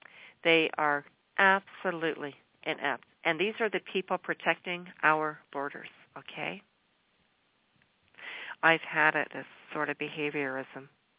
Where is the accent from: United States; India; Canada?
Canada; Because first of all, as you all know, I reside in Canada. I'm a Canadian.